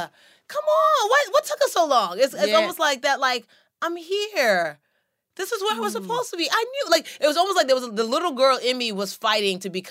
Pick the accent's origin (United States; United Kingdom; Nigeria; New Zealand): Nigeria; I don't know if it's because we're Nigerian